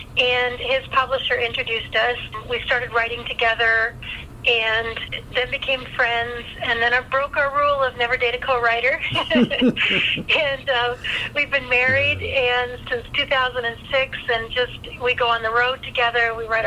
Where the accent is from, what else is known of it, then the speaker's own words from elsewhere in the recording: Ontario, Canada; I'm a Canadian girl. I was born and raised in a little town on the north shore of Lake Erie.